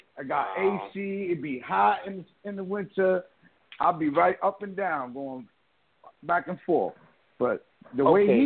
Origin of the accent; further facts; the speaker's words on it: New York, United States; moved away as an adult; now in Puerto Rico; Now, you walk around, because I'm from New York, and a light pole would have went down in New York, they'll fix it pretty quick.